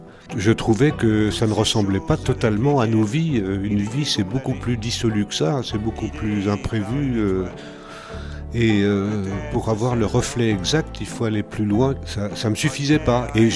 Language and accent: French; Grand Est, France; first language Alsatian; French is a second language; also born or lived in Paris; Je suis né à Paris, je suis allé en Alsace. En Alsace, je parlais l'alsacien, je ne parlais pas le français.